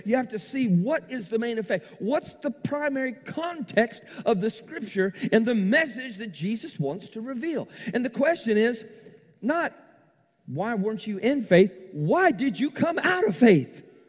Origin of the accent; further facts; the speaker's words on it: Orlando, Florida, United States; now in Ozark, United States; I never heard of it before. I'm from Orlando. But I'm here.